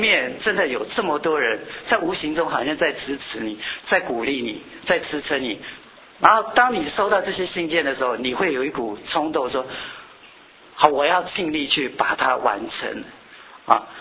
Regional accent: Taiwan

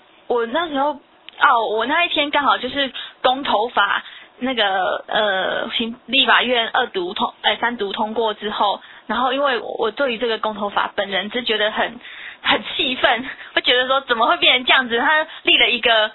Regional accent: Taiwan; 每个人问我来自哪里的时候，我说我来自台湾

